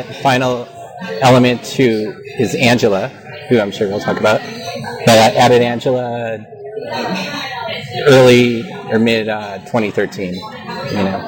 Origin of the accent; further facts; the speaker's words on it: Milwaukee, Wisconsin, United States; now in Portland, United States; And I grew up in Milwaukee, Wisconsin, and moved out to Portland before the rush, actually.